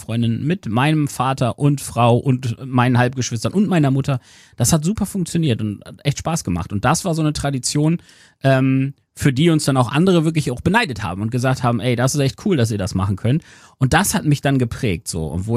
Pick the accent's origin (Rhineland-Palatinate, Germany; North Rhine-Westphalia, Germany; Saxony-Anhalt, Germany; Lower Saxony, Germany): Lower Saxony, Germany; Aurich; Also in Ostfriesland bei uns in Aurich war es immer der 25. abends.